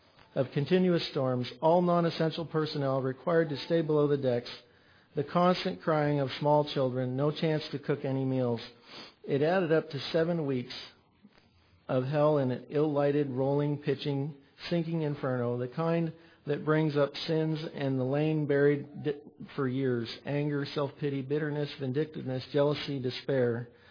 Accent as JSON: {"language": "English", "country": "Canada", "tie": "born or raised there", "moved": "as an adult", "said": "not being an American citizen, I wasn't allowed to stay here. I was on a student visa, I was on a temporary visa, so I had to return back to Canada."}